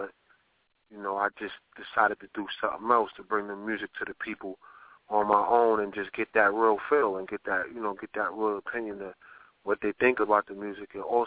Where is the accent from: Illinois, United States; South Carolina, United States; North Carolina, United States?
South Carolina, United States; Charleston; now in Brooklyn, United States; Okay, I'm originally from South Carolina, Charleston, South Carolina.